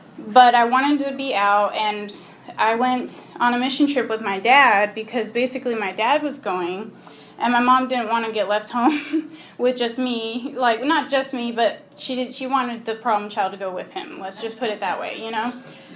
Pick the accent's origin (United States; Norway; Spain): United States; New Mexico; it's kind of like a Texas thing, it seemed like, because we grew up in New Mexico.